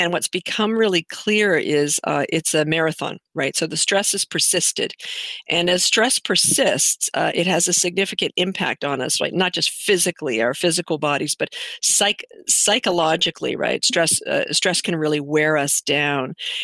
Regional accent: Canada; Trained in Denver, Colorado. I'm from Canada, but trained in Denver.

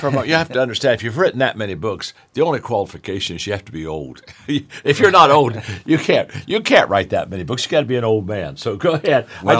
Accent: Ohio, United States; And I grew up in Ohio, so you have to understand I was a Ohio State fan already.

